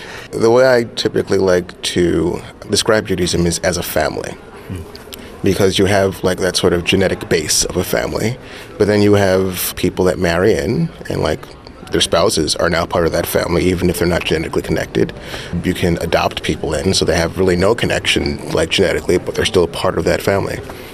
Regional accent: New York City, New York, United States; Like growing up in Crown Heights in New York, I experienced far more racism in Jewish spaces than I ever did anti-Semitism in African-American spaces.

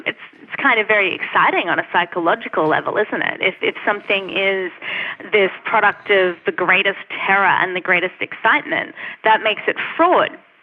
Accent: Australia; I'm an Australian

